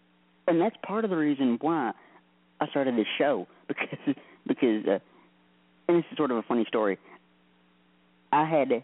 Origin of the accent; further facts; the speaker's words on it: Tennessee, United States; You know, I'm from Tennessee myself, so I know about the humidity and all that.